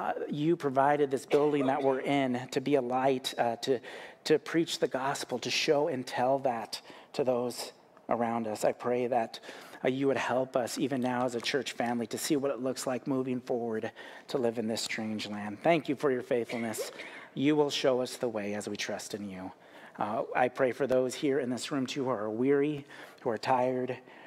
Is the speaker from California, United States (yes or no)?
yes; Los Angeles, California, United States; As many of you know, I grew up in Los Angeles, and I remember as a kid growing up and living with my grandmother